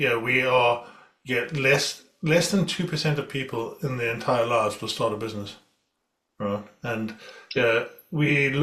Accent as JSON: {"language": "English", "country": "South Africa", "tie": "born or raised there", "also_born_or_lived": "Zimbabwe", "said": "I was born in Zimbabwe. I grew up in South Africa"}